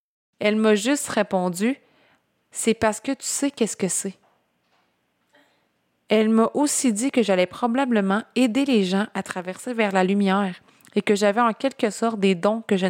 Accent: Quebec, Canada; Puis je viens de la Gaspésie.

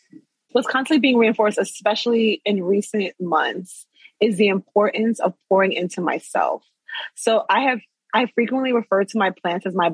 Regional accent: New York, United States; And I talk about it as a New Yorker

